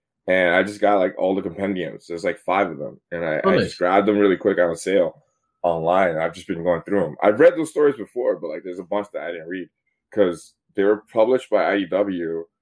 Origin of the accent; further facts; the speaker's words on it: Bronx, New York, United States; what I was gonna say is that we're from the Bronx, so like cursing is like a dialect for us.